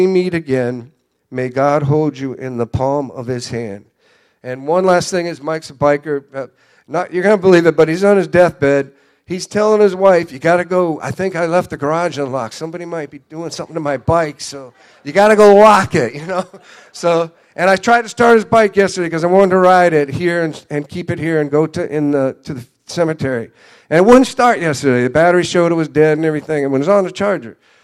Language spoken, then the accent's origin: English; Ireland; And we're Irish.